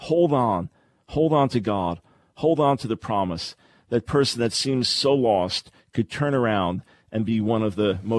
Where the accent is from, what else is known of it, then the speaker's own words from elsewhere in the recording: Island Park, New York, United States; Not far from where I grew up on Long Island, a little town between Oceanside and Long Beach called Island Park. A family moved there when I was just about 7 years old and lived there until I got married in 1976.